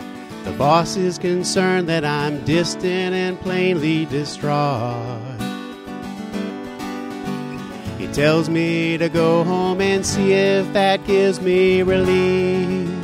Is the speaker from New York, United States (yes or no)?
no; Cleveland, Ohio, United States; also born or lived in North Carolina / Pittsburgh, United States; I was born in Cleveland, Ohio. They used to call it the Mistake on the Lake.